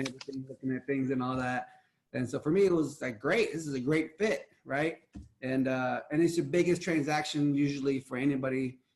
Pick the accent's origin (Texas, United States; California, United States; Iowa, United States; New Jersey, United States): Texas, United States; Houston; also born or lived in Seattle; now in Denver, United States; I'm from Houston, but I've been now in Denver for about five years now. I lived in Seattle for a couple of years too